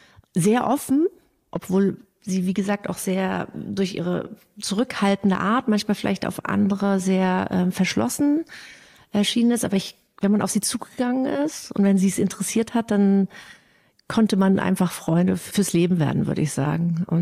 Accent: East Germany, Germany; Ich bin in der DDR mit der Sibylle aufgewachsen.

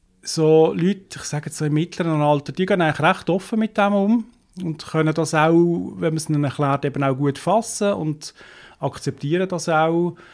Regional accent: Muttenz, Basel-Landschaft, Switzerland; ich bin aufgewachsen in Muttenz.

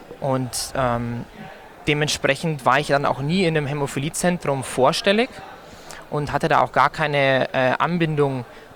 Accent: Augsburg, Bavaria, Germany; 24 Jahre alt, habe eine mittelschwere Hämophilie, Restaktivität so 4-5%. Und komme gebürtig aus Augsburg, da wohne ich auch.

